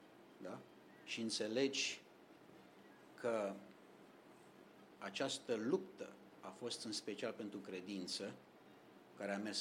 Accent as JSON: {"language": "Romanian", "country": "Romania", "said": "Pentru că sunt român de-ai tăi."}